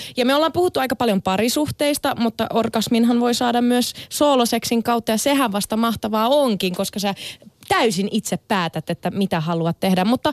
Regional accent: Savo, Finland; Mä oon Savosta.

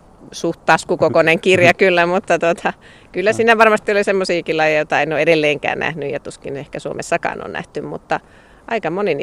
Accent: Järvenpää, Uusimaa, Finland; Mä oon siis Järvenpäästä kotoisin ja siellä sitten olin hoidossa maaseudulla ennen kouluikää.

